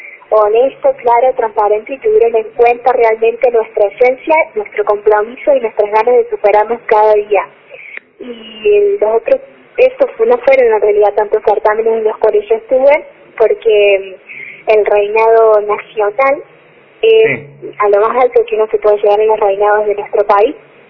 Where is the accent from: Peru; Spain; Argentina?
Argentina; demostrar la cultura de nuestro país a través del talento que nos represente como Argentina en mi caso